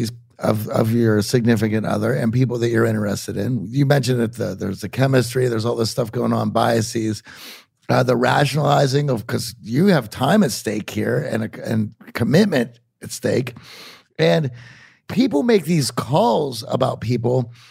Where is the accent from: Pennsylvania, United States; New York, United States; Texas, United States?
Pennsylvania, United States; Pittsburgh; I'm from Pittsburgh. And they're like, that's funny.